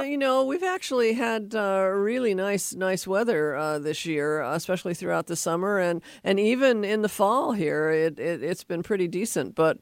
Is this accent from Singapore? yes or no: no; Seattle, Washington, United States; I grew up here in the Seattle area. And if it isn't cold, it's kind of like not the holidays.